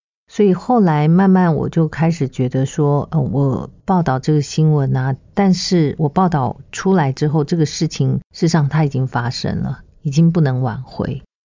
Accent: Taiwan; 所以呢，我们从小的时候是在眷村里面长大的

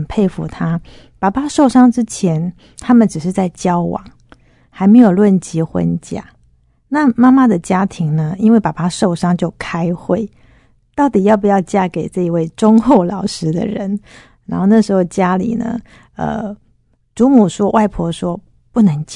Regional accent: Tainan, Taiwan; now in Taipei, Taiwan; 其实呢我现在虽然住在台北，但是我们的老家呢是在台南。

